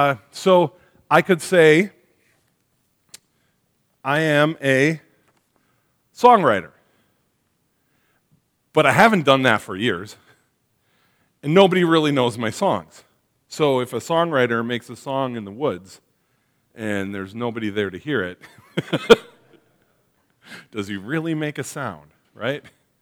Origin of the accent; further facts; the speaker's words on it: Wisconsin, United States; Like being born a man, being a son, growing up in the Fox Valley, things like that that I could add to it, right?